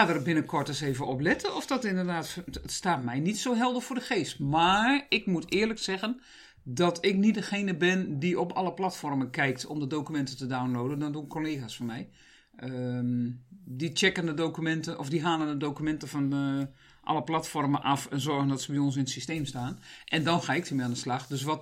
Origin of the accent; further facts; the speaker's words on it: Groningen, Netherlands; ik krijg er soms jeuk van, maar als Groningse, en de luisteraars snappen dat ook wel